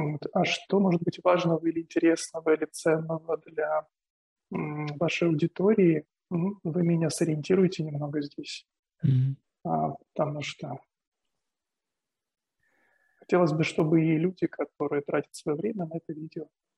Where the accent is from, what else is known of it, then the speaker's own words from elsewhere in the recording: Kyiv, Ukraine; also born or lived in Donetsk; Я сам из Киева. Родился в Киеве, вырос в Киеве. Практически всю свою жизнь я прожил в Киеве, за исключением там, полутора лет, которые я прожил в Донецке.